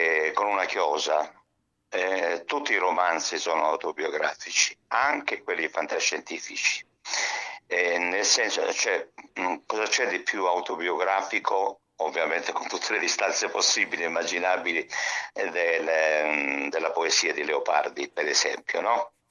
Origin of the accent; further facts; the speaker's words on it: Scigliano, Calabria, Italy; il mio paese di origine è Scigliano, in provincia di Cosenza